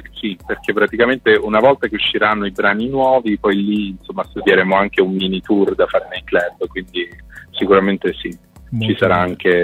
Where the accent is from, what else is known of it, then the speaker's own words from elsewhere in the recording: Calabria, Italy; sto organizzando un evento nella mia terra, appunto in Calabria